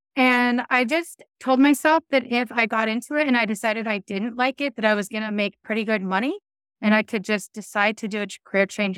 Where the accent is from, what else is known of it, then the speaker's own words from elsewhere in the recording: Castle Rock, Washington, United States; where I grew up in Castle Rock, Washington, there were no orthodontists in the area. So I actually had to go to Portland for all of my visits.